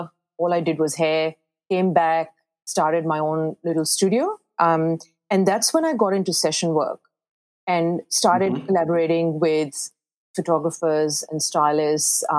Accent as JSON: {"language": "English", "country": "Pakistan", "moved": "yes", "lives_now": "Australia", "said": "It was interesting because I come from Pakistan, and I've called Australia home for like many, many years now."}